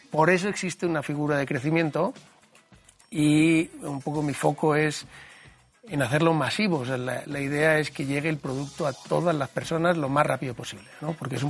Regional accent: Alicante, Valencian Community, Spain; Yo soy de Alicante. Ah. Mi apellido viene de un pueblo catalán.

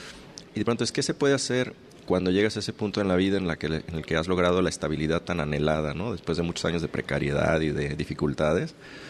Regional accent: Lagos de Moreno, Jalisco, Mexico; Y ahora estoy volviendo a escribir una novela situada en mi pueblo, en Lagos de Moreno.

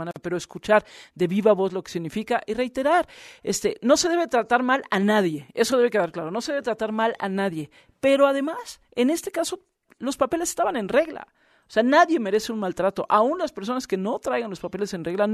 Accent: Mexico; y ahora sí que, como mexicanos, pues una disculpa, es increíble, de verdad.

